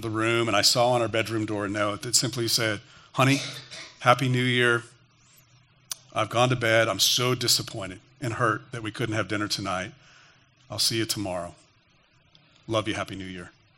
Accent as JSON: {"language": "English", "town": "Albuquerque", "region": "New Mexico", "country": "United States", "tie": "born or raised there", "said": "I was serving with a pastor in Albuquerque, New Mexico, my hometown."}